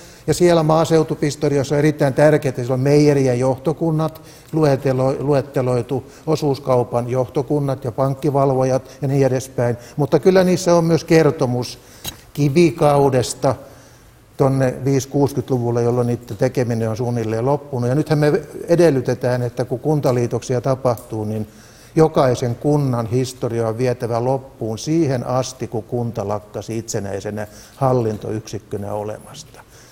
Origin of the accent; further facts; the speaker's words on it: Tampere, Pirkanmaa, Finland; koska mä olen Tampereelta